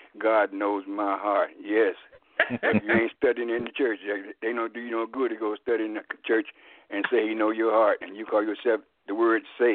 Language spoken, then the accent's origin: English; the South, United States; I came from the South, and I've seen a man look just like him every